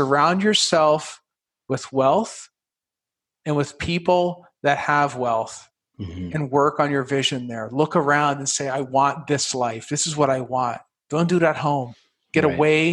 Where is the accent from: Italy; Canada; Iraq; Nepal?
Canada; now in United States; I'm not actually from this country. I'm actually from Canada, right? And I am proud to be an American.